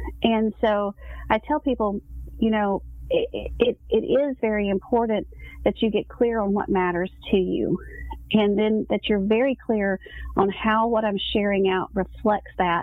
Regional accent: the South, United States; especially me, I was raised in the South and, you know, always grew up with a mom that's like, don't talk about yourself.

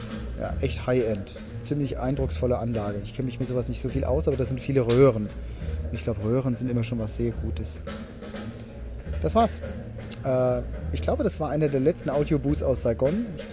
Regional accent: Königstein, Hesse, Germany; Das erste Mal bei meiner Heimatstadt in Königstein, da haben die mal gespielt.

